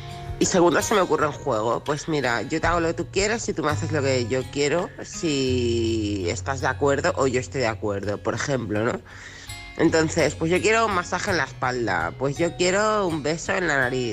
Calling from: Barcelona, Catalonia, Spain; de Barcelona.

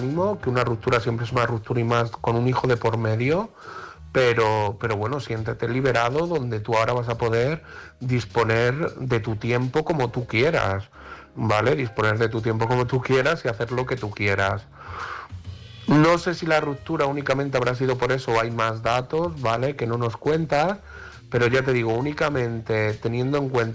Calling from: Madrid, Community of Madrid, Spain; de Madrid

